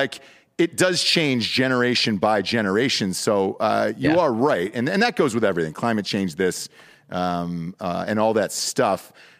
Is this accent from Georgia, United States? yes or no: yes; Georgia, United States; We're from Georgia.